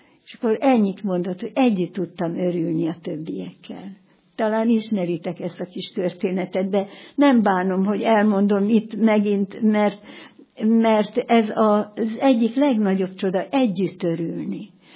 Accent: Abádszalók, Jász-Nagykun-Szolnok, Hungary; born there; mert hát én ott születtem Abátszalókon

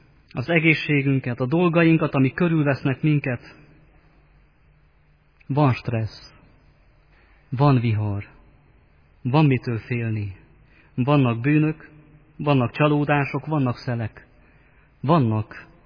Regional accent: Baranya, Hungary; Szeretett testvéreim, ahonnan én jövök, ott az ormánságban, van, aki már úgy gondolja, hogy Jézus ügye, az egyház ügye elveszett.

